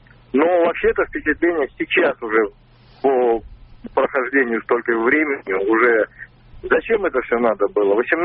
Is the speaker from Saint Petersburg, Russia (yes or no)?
yes; Saint Petersburg, Russia; я из Санкт-Петербурга.